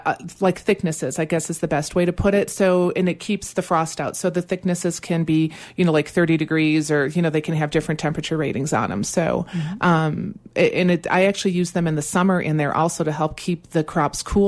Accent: Madison, Wisconsin, United States; actually, I grew up in a city in Madison. We're both from Wisconsin.

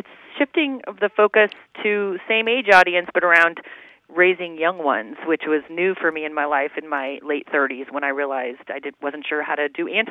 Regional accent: Denver, Colorado, United States; So I grew up in Denver, Colorado, at a time when busing was in place to ensure integration of schools.

